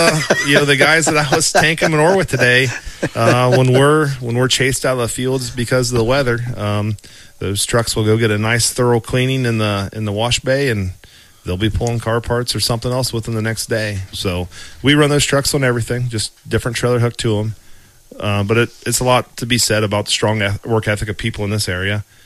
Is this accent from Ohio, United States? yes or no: yes; Ohio, United States; I grew up in Northern Dark County. I always tell everybody North Star because that's where I went to church and went to school. But New Weston address there, on a dairy farm